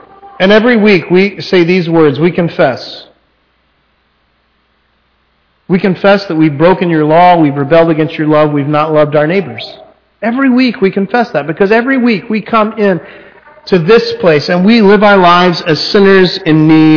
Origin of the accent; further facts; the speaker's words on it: Texas, United States; This past week in the news, and perhaps it's a little bit because we're from Texas, but it was news everywhere.